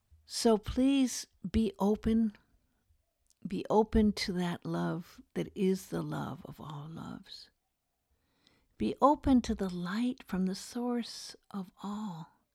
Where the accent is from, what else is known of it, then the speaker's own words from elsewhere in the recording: Beverly Hills, California, United States; I grew up in Beverly Hills. There were so many people who had so much